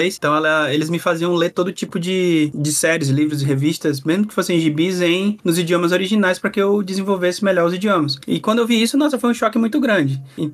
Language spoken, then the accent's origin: Portuguese; Northeast Region, Brazil; also born or lived in Recife, Brazil; Eu morava no Nordeste na época, né? Eu sou nordestino também, como Tassiano. Eu morava em Recife